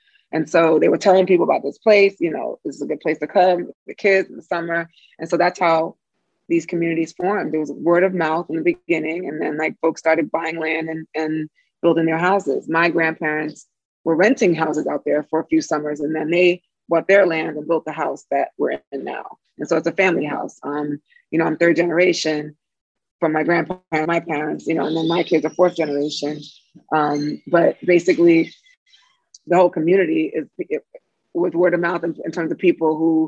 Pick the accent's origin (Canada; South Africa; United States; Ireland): United States; Brooklyn, New York; as a kid here growing up in Brooklyn, I wasn't starved of that.